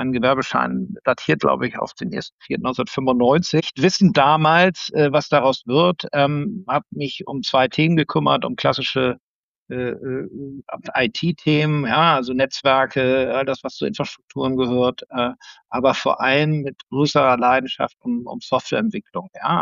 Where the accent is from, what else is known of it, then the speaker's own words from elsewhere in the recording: Hamburg, Germany; ich komme aus Hamburg, lebe auch noch in Hamburg